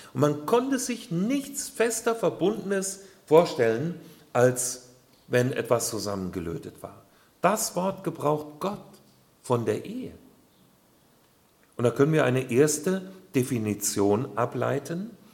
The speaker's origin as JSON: {"language": "German", "region": "Hesse", "country": "Germany", "said": "Ich komme aus der Nähe von Kassel."}